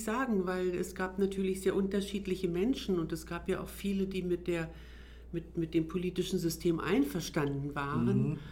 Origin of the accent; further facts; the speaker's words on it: Berlin, Germany; Ich bin in Berlin geboren und auch dort aufgewachsen, in Ost-Berlin.